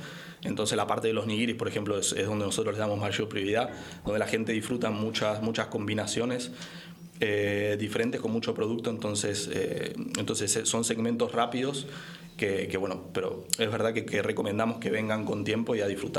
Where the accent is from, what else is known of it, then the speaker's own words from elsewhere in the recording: Argentina; moved away; yo soy de Argentina, ¿no? Vivo aquí hace...